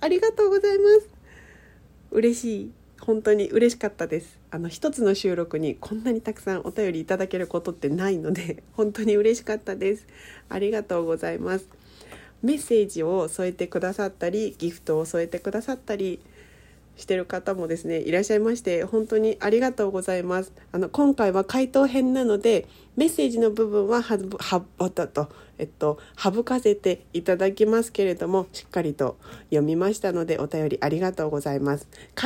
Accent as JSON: {"language": "Japanese", "region": "Ibaraki", "country": "Japan", "said": "地元茨城県では出店にイカを売る文化があり、"}